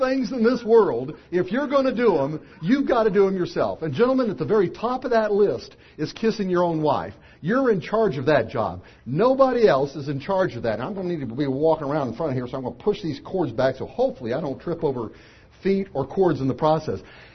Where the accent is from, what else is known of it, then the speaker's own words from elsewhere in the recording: Nashville, Tennessee, United States; I don't know about where you come from, but where I come from, things are pretty simple. I come from Nashville.